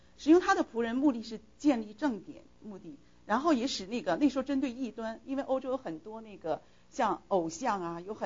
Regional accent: China

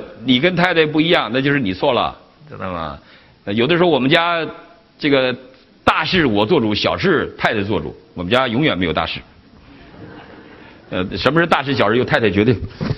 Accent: China; 我们大陆人

